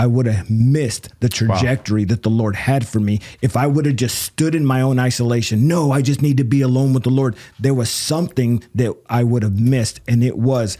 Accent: Whittier, California, United States; City Reach Church in Whittier, California, which is my hometown.

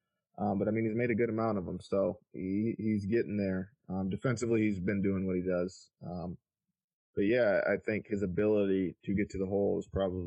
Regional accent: Flint, Michigan, United States; I was actually, I'm from Flint, which is just an hour and a half.

